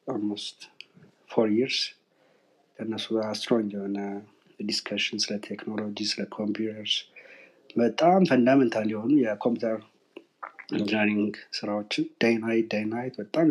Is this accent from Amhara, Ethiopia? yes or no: no; Addis Ababa, Ethiopia; ተወልጄ ያደግኩት ያው አዲስ አበባ ውስጥ ነው። ያ ቤተሰቦቼም አያቶቼም ኤቭሪዋን አዲስ አበባ ውስጥ ሳር ቤት አካባቢ ነው የተወለድ ነው።